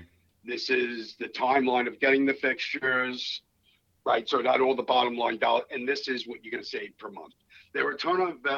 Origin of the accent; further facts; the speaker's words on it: New York, United States; And I can run on a little bit. I'm from New York.